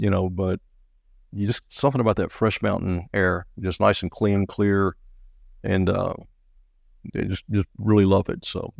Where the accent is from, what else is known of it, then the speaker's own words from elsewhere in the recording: Nashville, Tennessee, United States; Yeah, you know, I'm a University of Tennessee guy originally, and born and raised in Nashville.